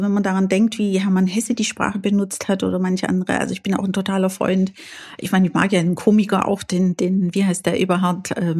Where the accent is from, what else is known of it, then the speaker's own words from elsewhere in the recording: Delhi, India; German is a second language; also ich komme ja aus Delhi